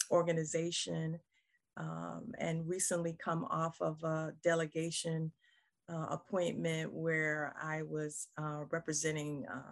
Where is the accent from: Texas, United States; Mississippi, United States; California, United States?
Mississippi, United States; because honestly, I'm from the South, I'm from Mississippi. I didn't know a whole lot about Drexel